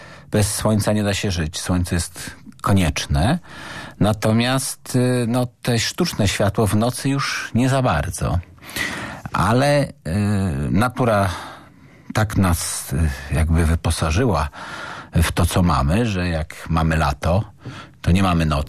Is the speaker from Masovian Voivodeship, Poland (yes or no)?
no; Szczecin, West Pomeranian Voivodeship, Poland; bo jestem szczecinianinem